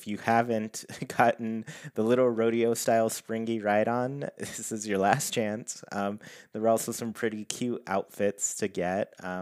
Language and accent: English; United Kingdom; I'm British, so I've never celebrated it, but I wish we did